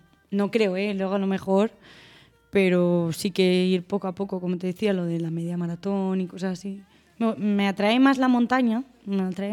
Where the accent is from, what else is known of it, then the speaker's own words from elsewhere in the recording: Morocco; now in Spain; Y si yo tengo la licencia de aquí, y yo, ya es verdad, pudiendo competir en mi país... Yo decido competir aquí. Yo podría haber competido el Nacional de Marruecos y el Nacional de aquí de España, pero no.